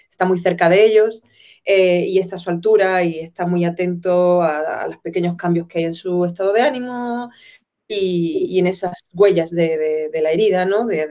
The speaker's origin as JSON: {"language": "Spanish", "region": "Ceuta", "country": "Spain", "said": "esa conciencia en Ceuta de que somos españoles, pero por otro lado somos africanos"}